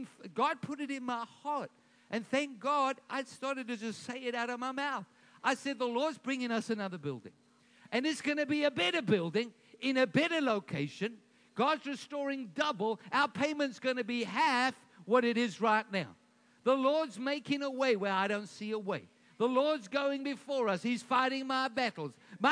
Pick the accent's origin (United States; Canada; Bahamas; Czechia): Bahamas; I'm from Bahamas. That's why I'm late.